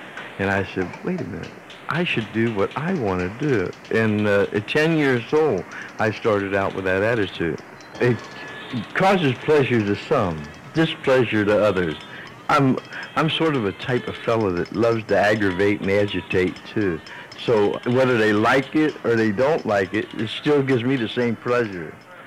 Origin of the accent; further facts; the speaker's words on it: Cincinnati, Ohio, United States; I'm from Cincinnati, Ohio, and I've spent most of my life with the set of spoons in my hand.